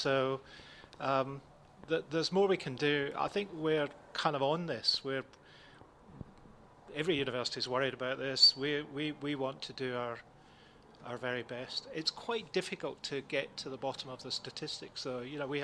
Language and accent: English; Scotland, United Kingdom; because I've lived much more than half my life in Scotland. I've worked there. I'm Scottish.